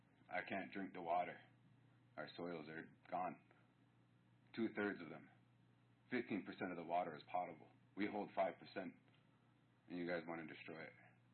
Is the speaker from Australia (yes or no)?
no; New York, United States; I'm actually new in town, but I grew up in New York State, upstate.